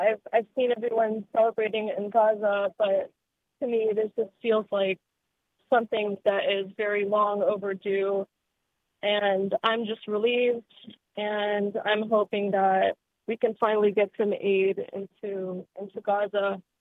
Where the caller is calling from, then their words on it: Virginia, United States; Hi, I'm calling from Virginia.